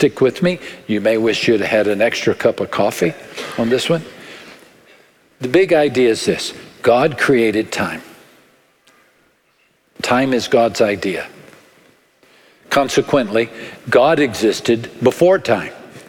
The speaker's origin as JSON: {"language": "English", "region": "Texas", "country": "United States", "accent": "West Texas", "said": "My West Texas accent has a hard time with that word."}